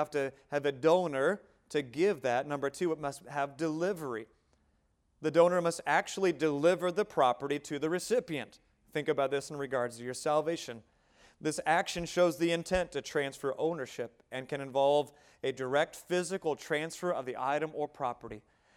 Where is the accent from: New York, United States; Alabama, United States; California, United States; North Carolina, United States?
California, United States; Westminster; born there; I was born on August 7th, 1983 in Westminster, California … the day that God brought me into this world.